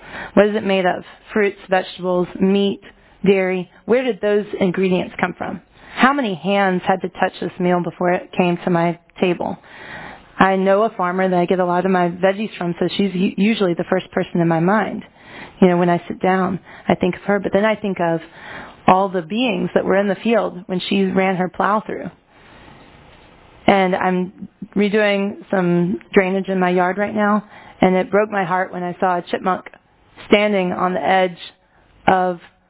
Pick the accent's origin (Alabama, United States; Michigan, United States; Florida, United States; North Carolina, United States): Alabama, United States; I'm from Alabama, and we used to drive to the Gulf Coast frequently to go to the beach